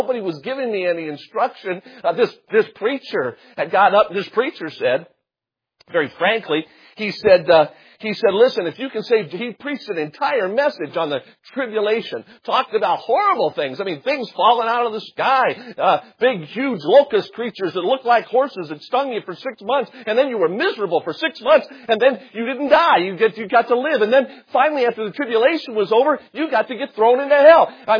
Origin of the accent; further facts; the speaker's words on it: Las Vegas, Nevada, United States; I was born and raised in Las Vegas.